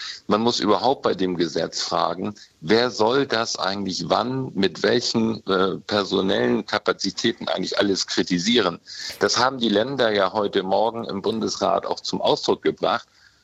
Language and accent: German; Schleswig-Holstein, Germany; Ich komme aus Schleswig-Holstein.